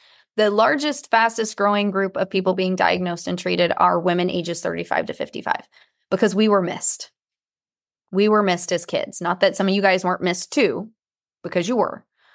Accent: Texas, United States; And yes, I'm from Texas. That's where that analogy comes from.

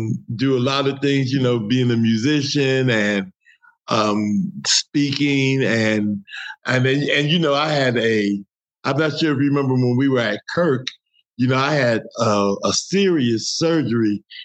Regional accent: Clairton, Pennsylvania, United States; I was born in Clairton, Pennsylvania, which is probably about 35 miles outside of Pittsburgh. And so I grew up in a AME church in Clairton called First AME

